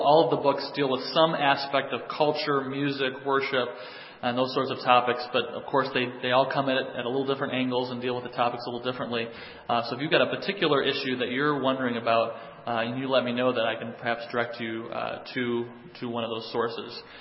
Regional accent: Troy, United States; I grew up in Troy, and so we were up in the area.

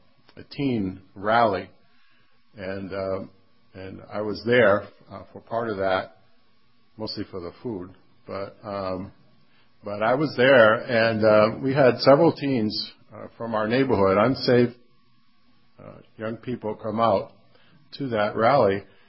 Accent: Bethlehem, United States; now in Ann Arbor, United States; I said, this is in my hometown. I mean, that this young man, high school, senior in high school, had never heard of the town of Bethlehem.

